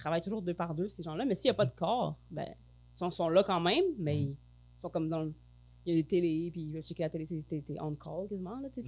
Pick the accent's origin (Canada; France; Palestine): Canada; Quebec; Tu sais, nous, on est des Québécois. Mm. Nous, au Québec, on a grandi ici.